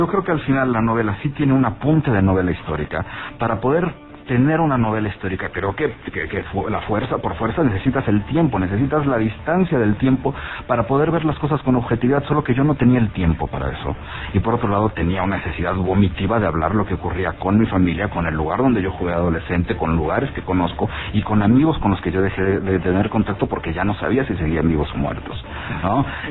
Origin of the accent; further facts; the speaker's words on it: Mexico; los que somos primera generación, de los que somos hijos de migrantes. Al final, yo en México sigo siendo el árabe, pero uh-huh. En Siria soy el mexicano.